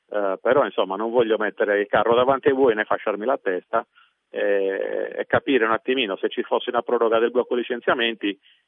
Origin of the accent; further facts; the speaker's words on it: Sardinia, Italy; Quindi da sardo mi pongo anche un problema legato alla possibilità di volare